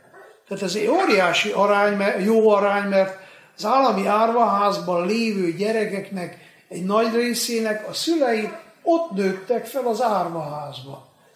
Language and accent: Hungarian; Székely Land, Romania; De én azt hiszem, hogy mi Székelyföldön így nőttünk fel, hogy odafigyeltünk egymásra, megfogtuk egymás kezét, segítettünk egymásnak.